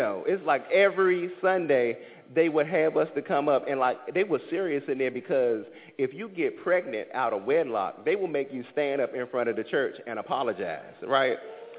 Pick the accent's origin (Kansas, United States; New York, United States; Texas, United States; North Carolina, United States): North Carolina, United States; And because, see, I'm from North Carolina